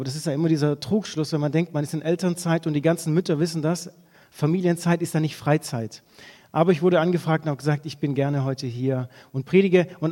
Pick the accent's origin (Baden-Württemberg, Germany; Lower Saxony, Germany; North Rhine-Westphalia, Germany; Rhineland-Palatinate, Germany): North Rhine-Westphalia, Germany; Dortmund; ich komme aus Dortmund, bin dort Jugendpastor